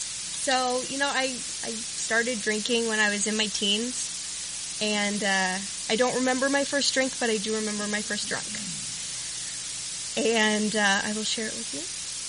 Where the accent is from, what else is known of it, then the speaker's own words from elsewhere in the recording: Los Angeles, California, United States; I grew up in Los Angeles, in suburban Los Angeles.